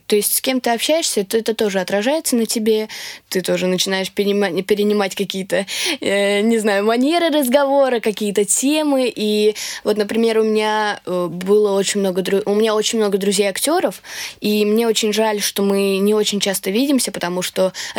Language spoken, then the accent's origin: Russian; Moscow, Russia; Я родилась и живу в Москве. И моя бабушка француженка